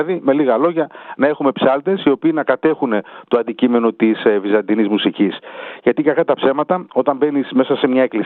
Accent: Greece; moved away as an adult; είμαι από Ελλάδα, γεννήθηκα, μεγάλωσα στην Ελλάδα μέχρι 19 χρονών.

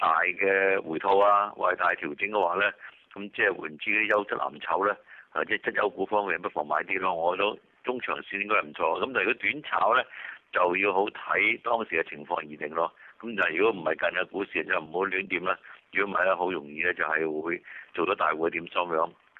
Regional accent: Guangdong, China; 作為廣東人嚟講咧，我哋未必咁明咁解。

